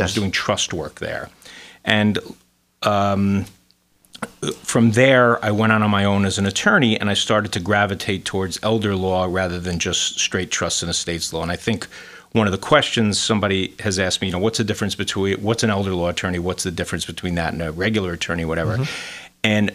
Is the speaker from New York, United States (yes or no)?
yes; New City, New York, United States; I grew up in Rockland and born and raised in New City.